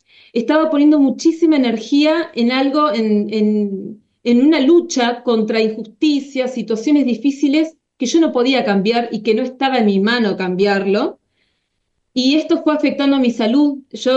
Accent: Río Gallegos, Santa Cruz, Argentina; also born or lived in Córdoba; Yo soy de Río Gallegos, contarles que soy de acá del sur de Argentina.

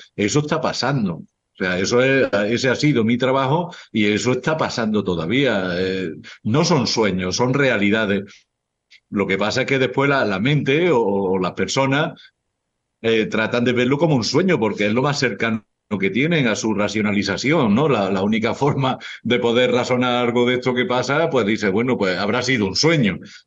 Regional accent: Spain; moved away; Yo salí de España muy jovencito y ellos siempre me han mantenido fuera de España. Son 97 países que llevo ahora.

